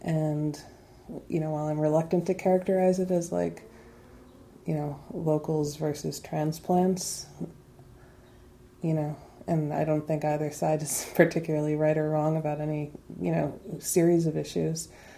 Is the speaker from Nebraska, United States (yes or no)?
no; Clinton, Connecticut, United States; moved away as an adult; Yeah, I grew up in Connecticut on the shoreline. I was born in New Haven, which is well known, but I grew up in a town 20 minutes, like a suburb, about 20 minutes east of that called Clinton